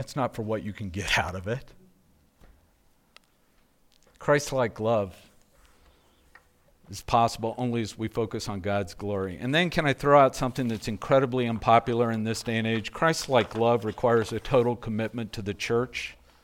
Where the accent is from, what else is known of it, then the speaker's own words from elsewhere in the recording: Mayer, Arizona, United States; And I'm from Mayer. We don't go to Phoenix, you know. It's too far.